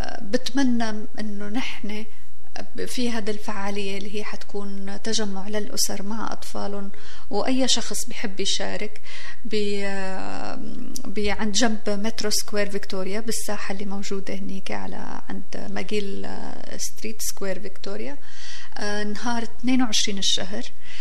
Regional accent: Syria; now in Canada; يعني نحن وطننا كندا هلا، نحن أبناء كندا اليوم، بس فضل بلدنا الأم ما بننسى اللي هو سوريا

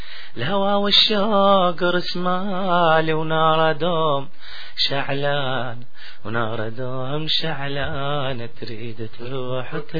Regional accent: Syria; أنا ماني جار أنا ابن البلد يعني فبتنجرحي معه يعني كيف وتأثرت أكيد بكل الأحوال وأنا بصراحة ما طلعت من سوريا حتى بالحرب حتى كذا عائلتي هونيك

